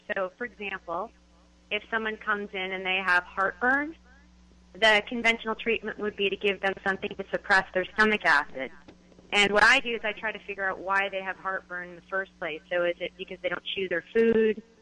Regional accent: Massachusetts, United States; now in Santa Cruz, United States; No, I grew up in Cape Cod, in Massachusetts, and now I live in Santa Cruz.

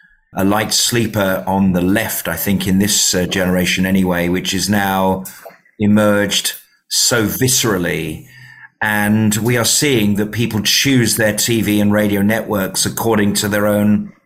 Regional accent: England, United Kingdom; I am from Middle England. I am literally geographically from the centre of the country.

